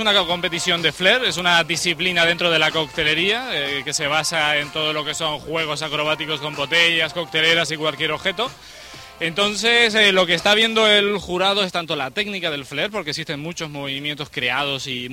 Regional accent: Canary Islands, Spain; accent: Canarian; como podrás notar por mi acento, yo soy canario.

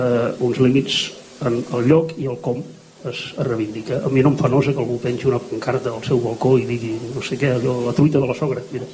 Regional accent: Sitges, Catalonia, Spain; ens considerem, doncs, primer de tot, sitgetans

